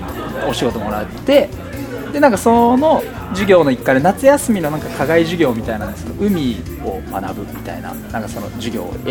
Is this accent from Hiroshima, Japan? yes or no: yes; Hiroshima, Japan; 広島です。もうずっと生まれも育ちも大学も広島だったんで、就職も広島で